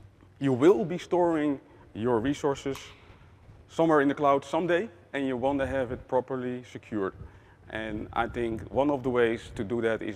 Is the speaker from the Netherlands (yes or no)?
yes; Netherlands; I'm from the Netherlands.